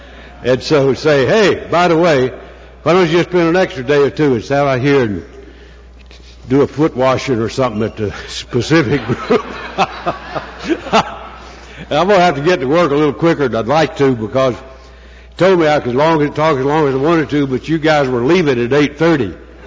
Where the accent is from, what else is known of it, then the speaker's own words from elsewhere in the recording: Southern Pines, North Carolina, United States; I'm from Southern Pines, North Carolina, and I'm a member of the Primary Purpose Group.